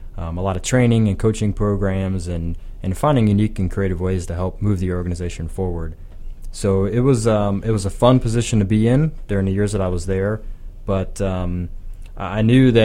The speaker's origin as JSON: {"language": "English", "region": "Ohio", "country": "United States", "tie": "born or raised there", "moved": "as an adult", "lives_now": "Tampa Bay, United States", "said": "So I am not native to Florida. I was born and raised in Ohio and lived there for all my life until I came down here. I've been in the Tampa Bay area for almost 2 years now."}